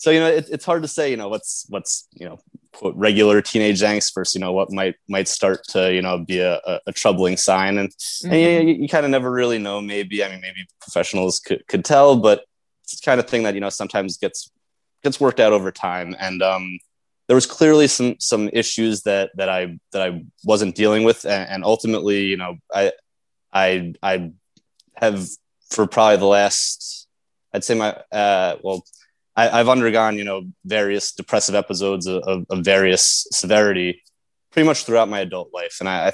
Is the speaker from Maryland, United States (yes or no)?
no; New Rochelle, New York, United States; I'm a native of Westchester. I'm from New Rochelle originally. Grew up through the New Rochelle School District. So I know Westchester well.